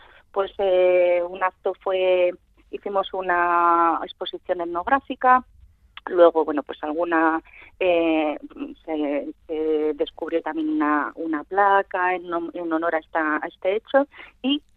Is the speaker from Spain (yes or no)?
yes; San Román de Campezo, Basque Country, Spain; de un pueblo pequeñito de Álava, ¿pero de cuál? De San Román de Campezo.